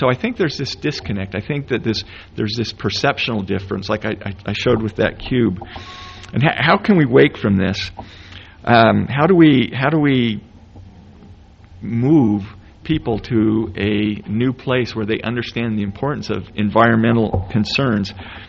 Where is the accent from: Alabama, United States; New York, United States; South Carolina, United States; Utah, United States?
Utah, United States; Moab; I remember growing up in Moab, one of the worst insults you could give somebody is "your mother is an environmentalist."